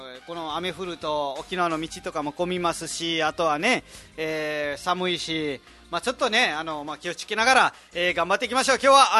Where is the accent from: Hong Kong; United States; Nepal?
Nepal; Dang, Lumbini Province; Japanese is a second language; はい、ネパールのダング出身です。